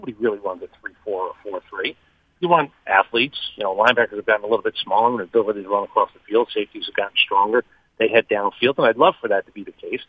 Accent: Staten Island, New York, United States; born there; Once he heard that I was born in Staten Island, then he really went into Joe.

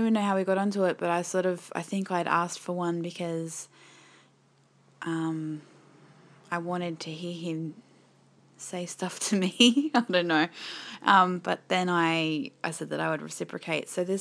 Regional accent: Australia; I think he just fancies my accent because I'm Australian.

